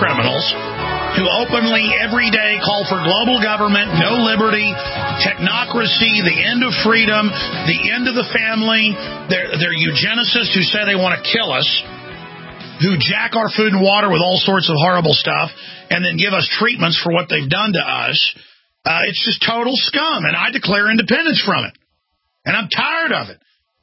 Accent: United States; I'm an American, but I'm a human being first. And my country's under attack, and I'm sick of it.

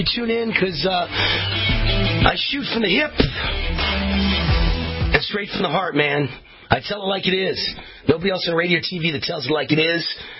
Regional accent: United States; I'm American made and proud of it. You can only find a war like this in the good old US of A.

